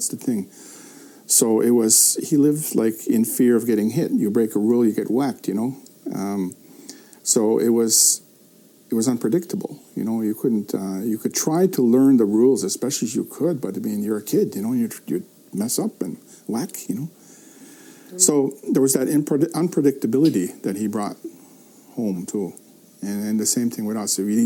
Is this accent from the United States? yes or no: no; Kahnawake, Quebec, Canada; I'm from Ganawagi. I'm 55 years old, okay